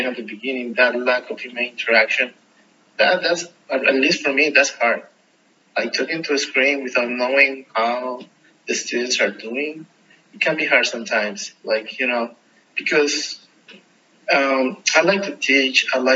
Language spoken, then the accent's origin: English; Colombia; English is a second language; now in United States; because as I'm from Colombia and you come here, you know, to the United States